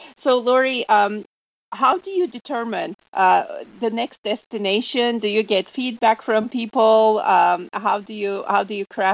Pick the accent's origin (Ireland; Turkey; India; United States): Turkey; But I was born and raised in Turkey